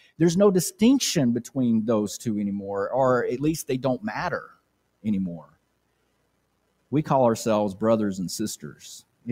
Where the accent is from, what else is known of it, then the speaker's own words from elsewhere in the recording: United States; We should see it as, I'm a Christian and I happen to be also an American.